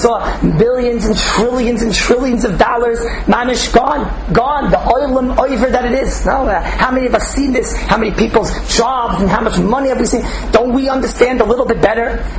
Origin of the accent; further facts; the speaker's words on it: Jerusalem, Jerusalem District, Israel; I'm from Yerushalayim, Yerakoydesh.